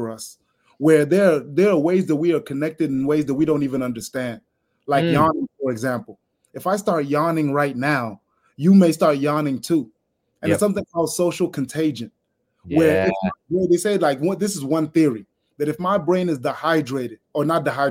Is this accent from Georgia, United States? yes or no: yes; Atlanta, Georgia, United States; now in East Point, United States; Yeah, I was raised in Atlanta.